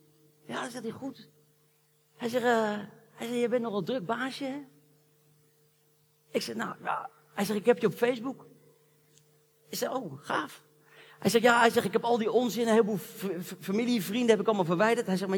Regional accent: The Hague, South Holland, Netherlands; Onlangs was ik in Den Haag, dat is de stad waar ik geboren ben en opgegroeid. Midden in de stad.

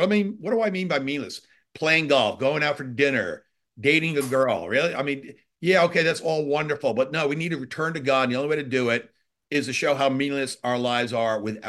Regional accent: New York, United States; I'm a New Yorker.

